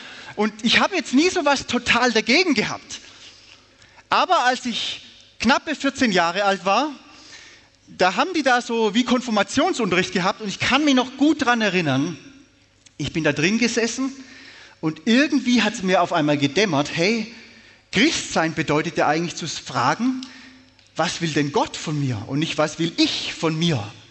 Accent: Baden-Württemberg, Germany; Ich bin ja aus Hohenlohe, die schaffen fast noch mehr wie die Schwaben.

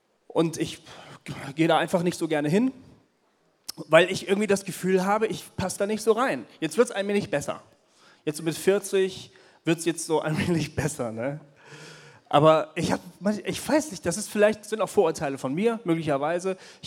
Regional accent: Marburg, Hesse, Germany; Ich komme aus Marburg. Ich bin 40 Jahre alt.

